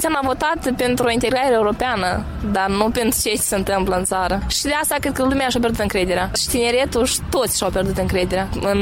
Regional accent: Moldova

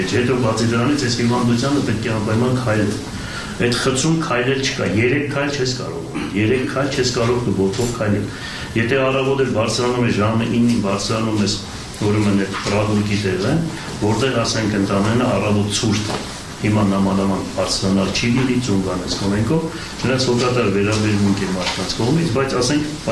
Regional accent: Gyumri, Shirak, Armenia; ես որպես գյումրեցի հումորով էլ եմ խոսում այդ ամեն ինչը

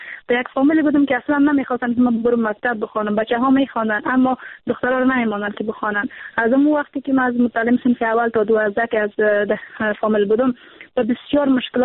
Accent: Samangan, Afghanistan; چون ولایت سمنگان کاملا یک ولایت سنتی هست،

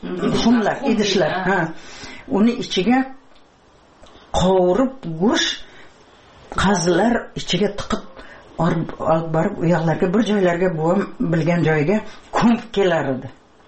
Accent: Pskent, Tashkent Region, Uzbekistan; 3 километр Пскент центрге мактапка катнаганмын.

